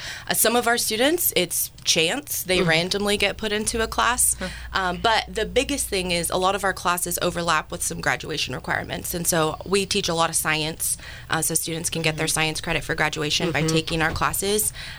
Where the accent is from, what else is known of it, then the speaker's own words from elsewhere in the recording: Eagle Point, Oregon, United States; I'm from Southern Oregon, from Eagle Point. It's a little cattle town right outside of Medford.